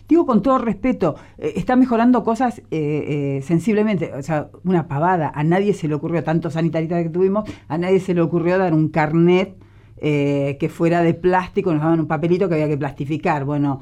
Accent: Buenos Aires, Argentina; yo vengo de Buenos Aires, no es de ahora, lleva algún tiempo

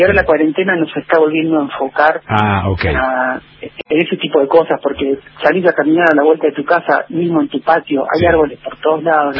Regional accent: Buenos Aires, Argentina; born or raised there; also born or lived in Chile; now in Bariloche, Argentina

